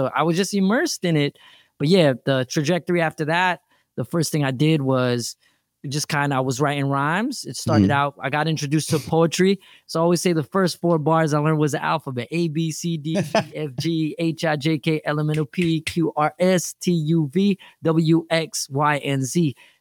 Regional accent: Jamaica, New York, United States; And because I'm from Jamaica, I used to have to take that train ride like an hour.

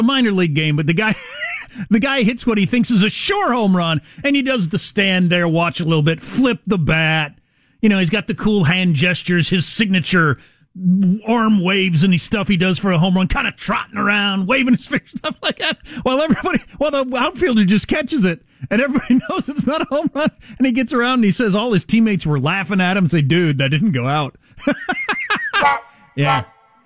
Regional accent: South Dakota, United States; I'm from South Dakota. So I can say that. This is not some sort of like coastal elitism. I'm from South Dakota.

